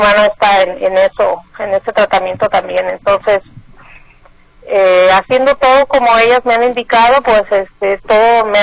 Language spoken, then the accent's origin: Spanish; San Luis Potosí, Mexico; now in Dallas, United States; yo estoy aquí en Dallas, Texas, pero soy del estado de San Luis Potosí, de la Huasteca Potosina.